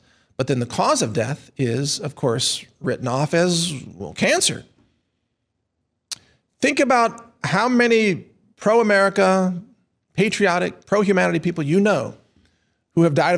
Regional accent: Texas, United States; me being a Texan, I'm not giving up my guns

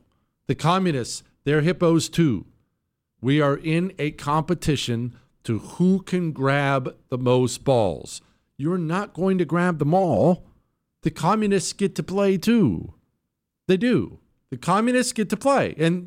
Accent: Montana, United States; as I said before, I grew up in Montana, and winter sports are just part of it up there.

